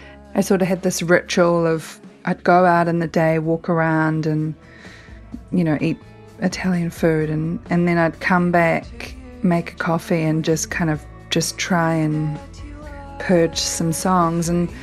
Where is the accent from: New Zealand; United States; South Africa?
New Zealand; Auckland; born there; I live in a place called Dunedin, which is sort of at the lower end. I was born in Auckland, which is at the top of the North Island.